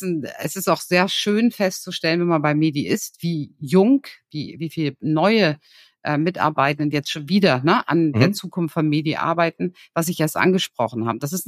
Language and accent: German; Bremerhaven, Bremen, Germany; Also ich komme selber aus Bremerhaven